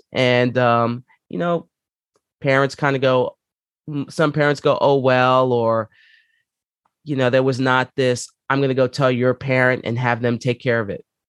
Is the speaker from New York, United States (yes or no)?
yes; New York, United States; So growing up there, you know, I grew up in Co-op City. And for those who live in the Bronx, they know where that's at.